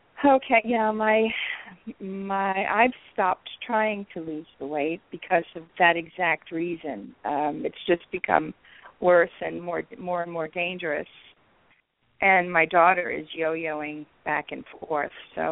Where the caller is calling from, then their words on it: New York, United States; I'm calling from New York.